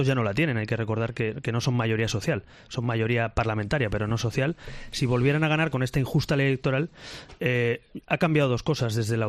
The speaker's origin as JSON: {"language": "Spanish", "region": "Catalonia", "country": "Spain", "said": "en mi tierra, en Cataluña, la igualdad de todos los españoles."}